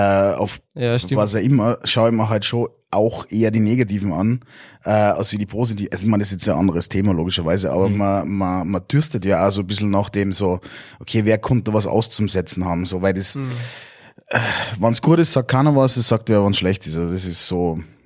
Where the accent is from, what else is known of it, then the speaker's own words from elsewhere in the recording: Salzburg, Austria; als Salzburger